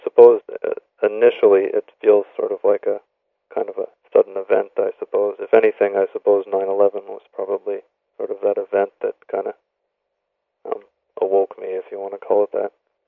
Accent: Ontario, Canada; I've born and raised in Ontario, Canada, and I have a couple degrees in engineering and whatnot.

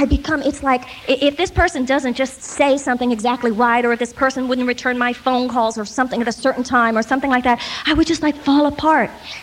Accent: the South, United States; But you see, I come from the South, so I've seen how this really works, you see.

